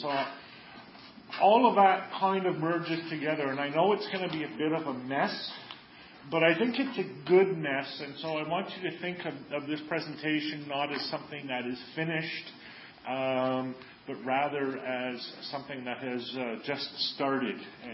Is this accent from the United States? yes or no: no; Montreal, Quebec, Canada; I am originally from Montreal, and so Montreal always is and always will be home for me.